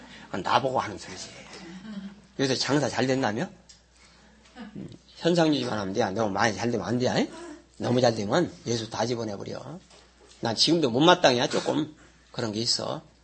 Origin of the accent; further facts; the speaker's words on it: Daejeon, South Korea; 아이, 난 서울 사람이 아닙니다. 대전입니다.